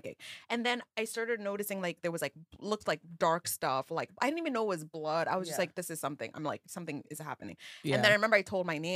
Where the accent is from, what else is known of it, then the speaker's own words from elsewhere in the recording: Kenya; I grew up in Kenya where unfortunately labor is very cheap and both of my parents worked.